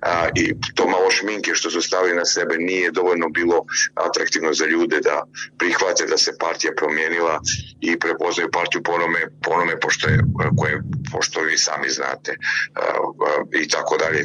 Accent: Montenegro; prije svega na sjeveru Crne Gore, odakle sam ja

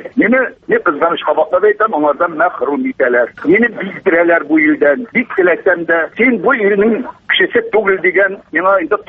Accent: Tatarstan, Russia; Камы-Тамагы районы баласы, Татарстан баласы.

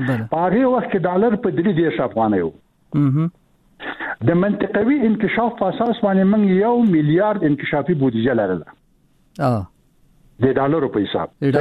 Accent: Afghanistan; موږ افغانان یو مشکل لرو چې دا د بری او د ماتې تاریخ ځان ته پخپل کوو

